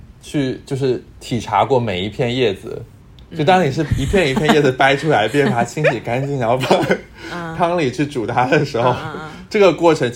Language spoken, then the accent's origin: Chinese; Fujian, China; 尤其是我是一个福建人嘛，就是有比较强的这种乡土情节的啊